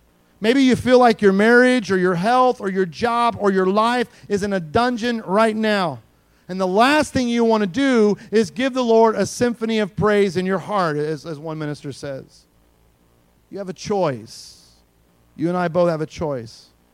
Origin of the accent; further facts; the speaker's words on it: Indiana, United States; I was just conversing with a guy over social media, somebody that I grew up with in Indiana.